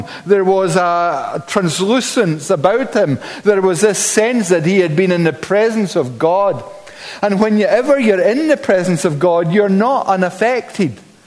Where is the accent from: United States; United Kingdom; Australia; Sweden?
United Kingdom; Scotland; I was raised very near the Kulin Hills in the island of Skye, and they are a majestic mountain range. In fact, arguably one of the finest in the world. And it really was a privilege being brought up in such an atmosphere.